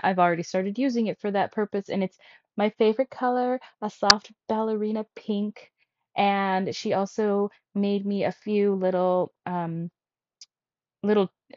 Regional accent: Alaska, United States; am a knitter, crafter, mental health therapist, mental health advocate, new mama, and adventurer in my home state of Alaska.

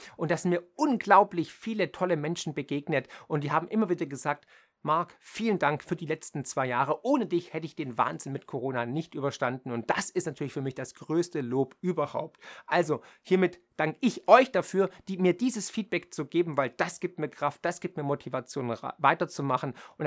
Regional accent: Baden-Württemberg, Germany; ich bin ja Schwabe und Ökonom.

